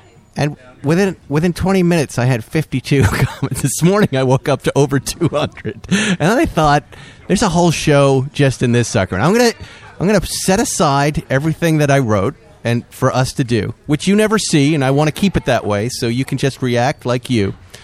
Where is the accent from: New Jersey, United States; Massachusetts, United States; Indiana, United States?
Massachusetts, United States; And I'm from Massachusetts, you're from New York, and look, we get it. We know what real cold weather is